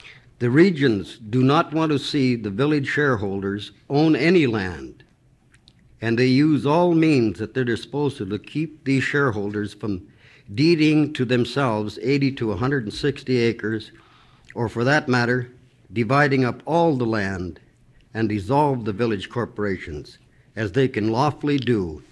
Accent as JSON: {"language": "English", "region": "Alaska", "country": "United States", "tie": "born there", "said": "I was born in the Aleutian Islands, and I'm a stockholder in the Aleut Corporation, two village corporations, and another regional corporation by inheritance."}